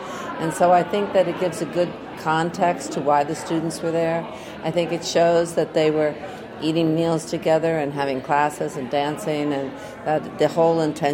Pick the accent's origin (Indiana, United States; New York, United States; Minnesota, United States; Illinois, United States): New York, United States; I'm a New Yorker, and so it was interesting to me because I had been to Columbia while it was going on